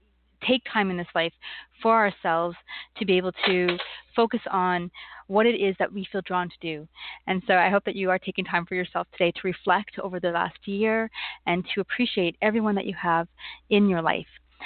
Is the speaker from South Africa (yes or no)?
no; Canada; I am Canadian, so we had ours last month